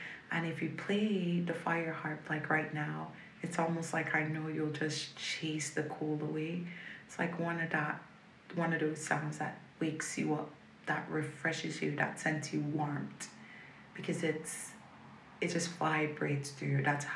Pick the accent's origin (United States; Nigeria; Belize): Belize; I'm from Belize, and I'm 25 years old